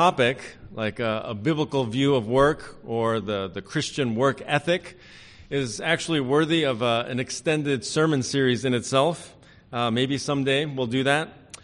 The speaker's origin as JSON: {"language": "English", "region": "East Coast", "country": "United States", "said": "And I thought maybe this was an East Coast thing. You know, I'm from the East Coast"}